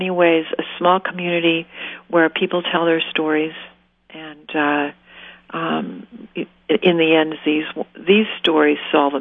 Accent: Wahpeton, North Dakota, United States; I grew up in Wahpeton, North Dakota.

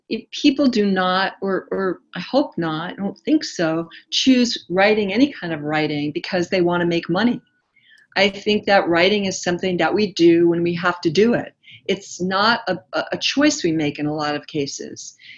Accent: New York, United States; He's from the New York school. I come from New York. I could really relate.

